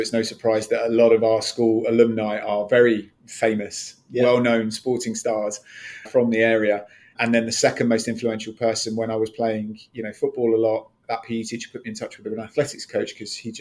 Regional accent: South West England, United Kingdom; down to Devon for a better life. And, you know, don't get me wrong, it's still where I deem home, where my accent's still very confused, and certainly why I support Plymouth.

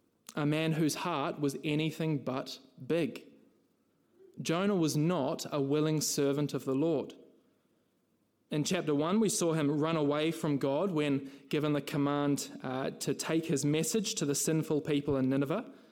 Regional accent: Christchurch, Canterbury, New Zealand; I'm from Christchurch originally

